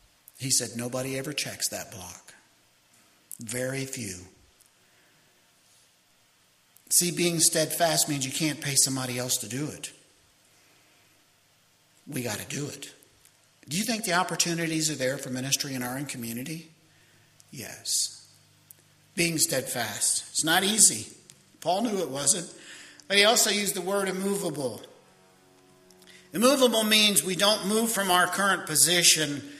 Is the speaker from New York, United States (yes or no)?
no; Baltimore, Maryland, United States; And I was from Baltimore back then.